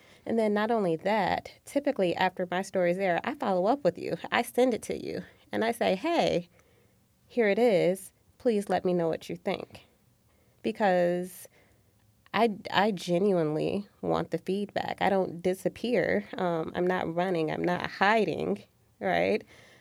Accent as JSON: {"language": "English", "town": "Flint", "region": "Michigan", "country": "United States", "said": "And I think, like, I'm that way because I'm from Flint, Michigan."}